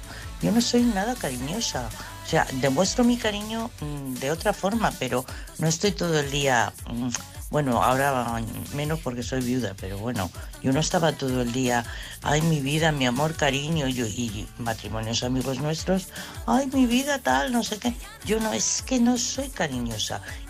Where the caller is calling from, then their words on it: Madrid, Community of Madrid, Spain; de Madrid.